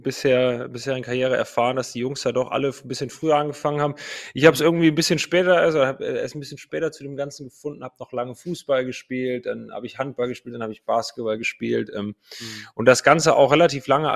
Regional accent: Pulheim, North Rhine-Westphalia, Germany; also born or lived in Dormagen; Ich bin da tatsächlich nur geboren. Ich komme ursprünglich aus Pulheim. Das liegt auch im Rhein-Erft-Kreis. Gehört nicht zur Stadt Köln.

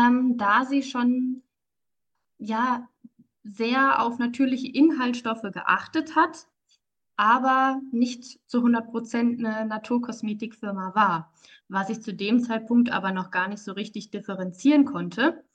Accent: Marburg, Hesse, Germany; Ich komme aus Marburg

